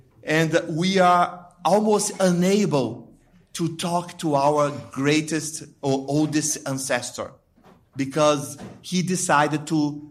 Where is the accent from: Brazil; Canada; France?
Brazil; Well, I am from Brazil. I'm from an indigenous tribe called Krenak.